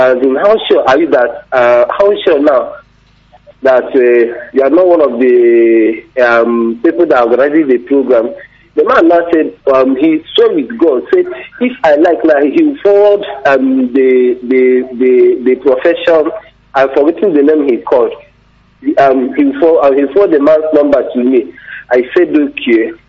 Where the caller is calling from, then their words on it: Aba, Abia, Nigeria; I'm calling from Aba